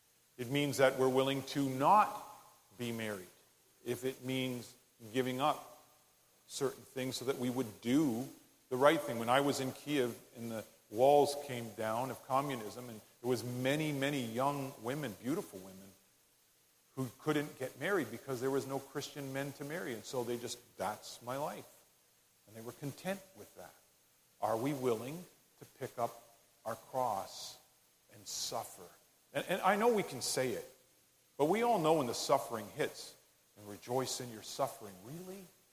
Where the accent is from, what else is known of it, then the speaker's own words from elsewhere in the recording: Canada; Now, I have to laugh as a Canadian.